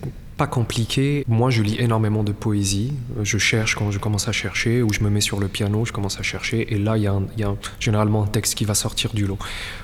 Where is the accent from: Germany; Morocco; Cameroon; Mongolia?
Morocco; Et vu que moi, je suis marocain